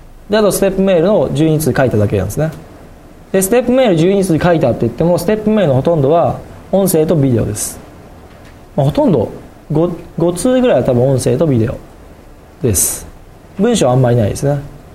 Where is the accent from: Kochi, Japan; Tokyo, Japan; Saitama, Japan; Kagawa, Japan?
Kochi, Japan; accent: Tosa dialect; でも高知県人ですから、土佐弁が出るんですよね。